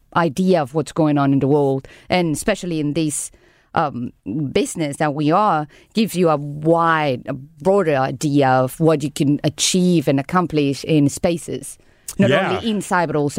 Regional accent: Caracas, Capital District, Venezuela; English is a second language; now in San Luis; from Venezuela. I grew up in Caracas. I don't know if you know where is that, but that is in Latin America. And due to the situation of my country, well, I ended up being here in San Luis.

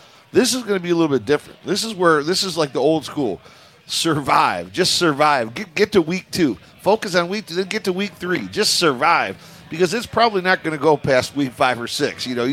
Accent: Midwest, United States; You know, I grew up in the Midwest, and I'm accustomed to days when you don't see any sunshine.

